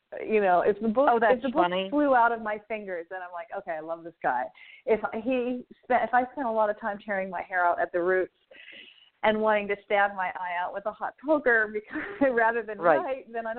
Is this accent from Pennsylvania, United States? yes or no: yes; Pennsylvania, United States; also born or lived in Boston; I don't really remember what snow feels like, even though I lived in Boston for years and I grew up in Pennsylvania.